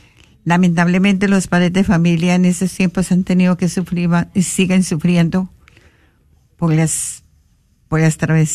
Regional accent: Colombia; moved away; Vengo de Colombia y estoy aquí trabajando pues en la misión.

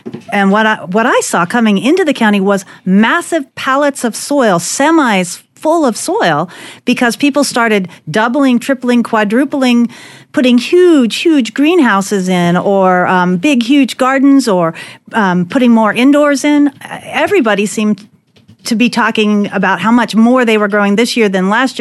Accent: California, United States; I come from Southern Humboldt

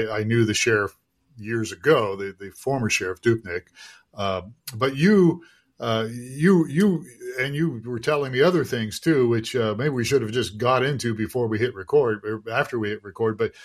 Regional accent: Ohio, United States; now in Arizona, United States; I grew up in Ohio. And so when the Cleveland Cavaliers came into being, we rooted for the Cavs. And then I moved out to Arizona here in the late 70s.

